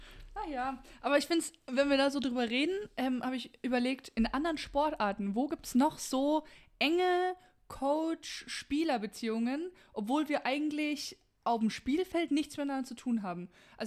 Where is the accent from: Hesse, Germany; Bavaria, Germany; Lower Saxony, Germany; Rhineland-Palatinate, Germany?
Bavaria, Germany; Munich; born there; also born or lived in Berlin / The Hague / Hamburg; In der schönsten Stadt der Welt, nur um das nochmal festzuhalten.